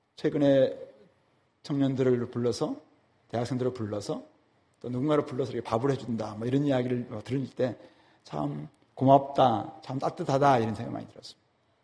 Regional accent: South Jeolla, South Korea; 제가 어렸을 때 시골에 살다 보니까 병원이 없었어요. 병원 가려면은 배 타고 한 3시간 쫙 여수까지 나가야 되고

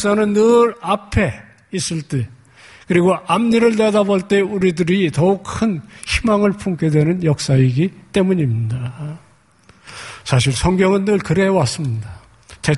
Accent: Seoul, South Korea; 저는 70년대 초반에 한강이 내려다 보이는 응봉동이라는 곳에 살았는데요.

